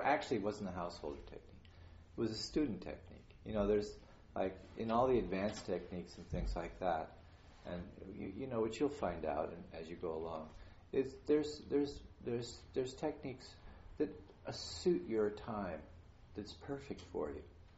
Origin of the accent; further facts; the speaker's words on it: Beverly Hills, California, United States; I came from California, from Beverly Hills and things like that. It was just like awful place, you know.